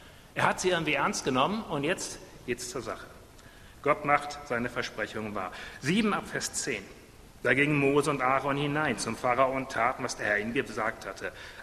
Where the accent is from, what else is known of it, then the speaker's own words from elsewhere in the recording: North Rhine-Westphalia, Germany; Stur wie ein Westfale, ich bin in Westfalen aufgewachsen.